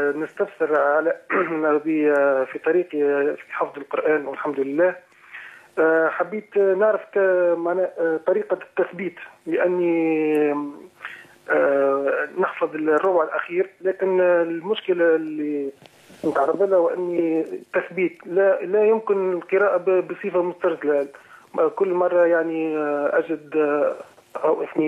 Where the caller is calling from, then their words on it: Tunisia; أنا متكلم من تونس.